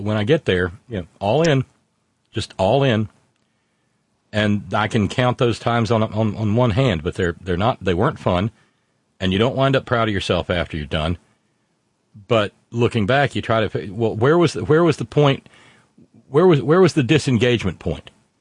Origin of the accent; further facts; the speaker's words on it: Alabama, United States; Growing up in Alabama, that could lead to the shootings in the yard, you know, Alabama and Auburn.